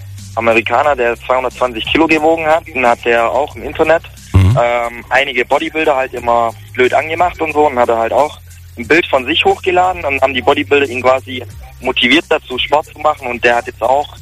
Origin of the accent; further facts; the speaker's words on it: Plochingen, Baden-Württemberg, Germany; Ich komme aus Plochingen.